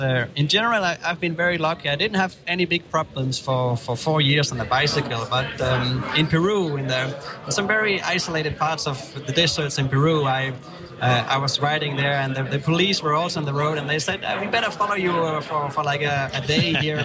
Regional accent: Copenhagen, Capital Region of Denmark, Denmark; I started back home in my hometown, Copenhagen, in Denmark, and I made it across Europe.

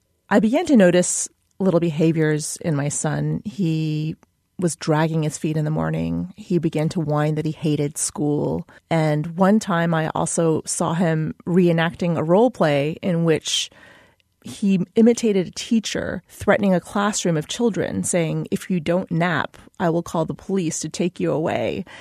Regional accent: United States; I'm American, but I was born to Chinese immigrants and raised in the U.S.

